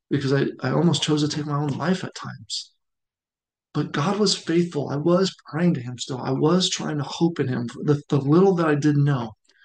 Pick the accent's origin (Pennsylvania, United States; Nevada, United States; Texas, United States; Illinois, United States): Nevada, United States; Las Vegas; So with my testimony, I grew up in Las Vegas, Nevada.